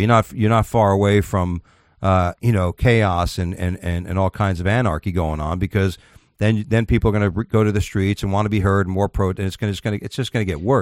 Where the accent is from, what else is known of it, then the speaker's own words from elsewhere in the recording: United States; I don't give a fuck who's doing it, because I'm the American public.